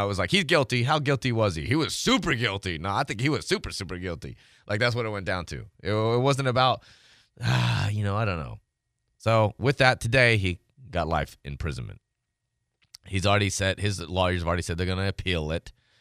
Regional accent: Tennessee, United States; Yeah, I was going to say, it's some part where I grew up in Tennessee, you just don't, you don't finish your words, you don't finish your sentences.

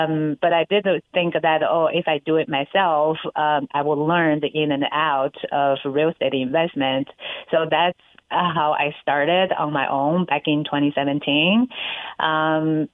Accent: China; now in United States; Just because, growing up in China, everybody save money and then want to put into real estate.

